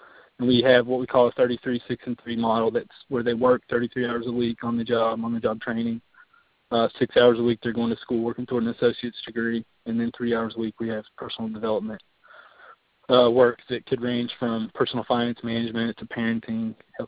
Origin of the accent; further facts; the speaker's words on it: Virginia, United States; now in West Virginia, United States; And I'm actually from Russell County, Virginia, not too far from Kentucky, less than an hour drive. I grew up on a farm there, and my dad's a coal miner